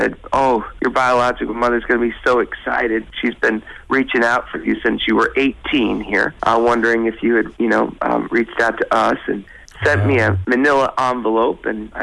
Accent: Minneapolis, Minnesota, United States; born there; Yeah, well, you know, I was born in Minneapolis, Minnesota. I was actually literally adopted in 1974, born in 73, just raised by incredible parents

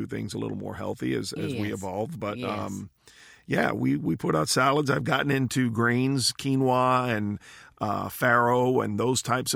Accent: Miami, Florida, United States; You know, I'm Cuban. My mom's Puerto Rican. My dad was Cuban. I was raised in Miami with my Cuban family. So I tell everyone I'm Cuban because that's where I spent the majority of my childhood.

